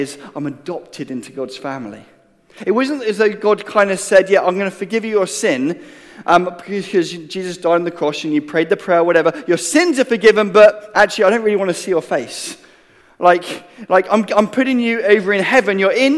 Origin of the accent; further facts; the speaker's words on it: England, United Kingdom; but I'm English, so I'll give you the example